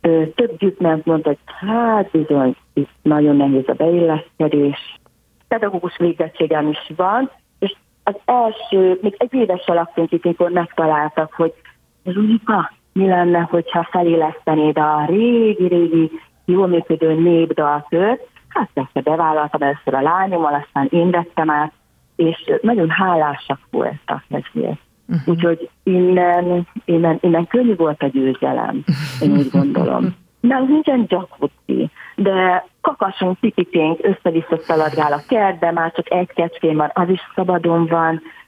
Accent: Budapest, Hungary; Először is tőzsgyökeres budapestiek vagyunk.

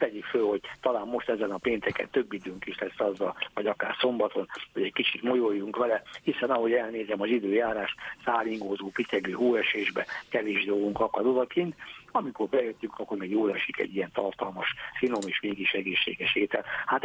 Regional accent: Ercsi, Fejér, Hungary; Hát az én szülőföldem, Ercsi térsége, vagy szülőtájam, tájegységem térsége, Ercsi is rácokkal települt be.

